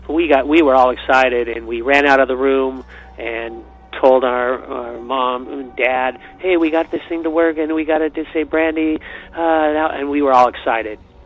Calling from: California, United States; Hi, Derek. … I'm calling from California.

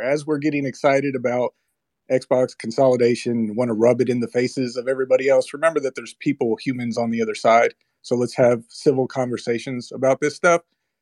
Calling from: Indiana, United States; I'm from Indiana.

